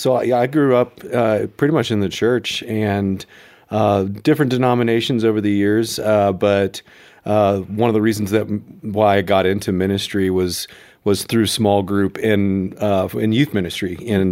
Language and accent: English; Memphis, Tennessee, United States; now in Colorado Springs, United States; I grew up in Memphis and being out here in Colorado Springs of, you know, finishing school